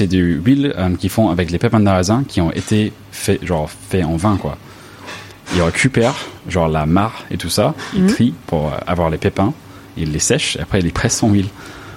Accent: Los Angeles, California, United States; moi, je viens de Los Angeles.

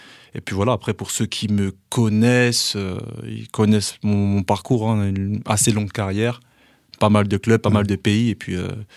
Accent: Chevilly-Larue, Île-de-France, France; also born or lived in Épinay-sous-Sénart; Moi, je suis originaire du Val-de-Marne et de l'Essonne. J'ai grandi entre Chevilly-Larue et Épinay, sous Sénart.

